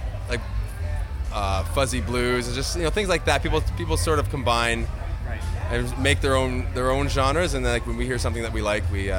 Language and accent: English; Montreal, Quebec, Canada; We're from Montreal.